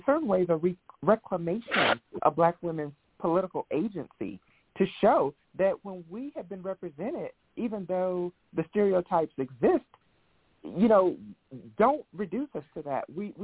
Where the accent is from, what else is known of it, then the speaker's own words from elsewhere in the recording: Montgomery, Alabama, United States; the Children's Museum in Montgomery, Alabama, which is my hometown